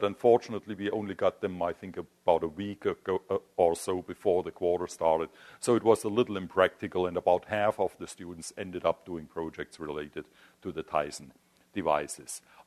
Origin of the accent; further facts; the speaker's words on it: Germany; English is a second language; now in United States; Originally, I'm from Germany. You probably guessed from my accent already that I'm not a native US citizen.